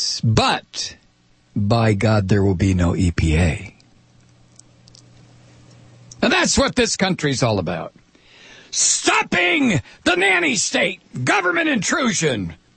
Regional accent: Midwest, United States; I grew up in the Midwest, what is now the Rust Belt, and I can remember when I was not so young anymore

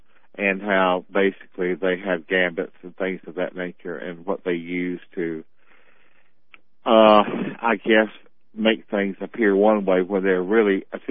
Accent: South Carolina, United States; I mean, I'm from South Carolina. I'm not a typical South Carolinian. And, you know, but I understand the mindset of the people in that part of our country, okay?

